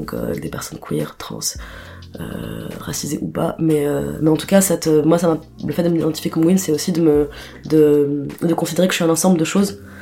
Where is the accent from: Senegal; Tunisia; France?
Tunisia; Tunis, Tunis Governorate; Donc j'ai grandi à Tunis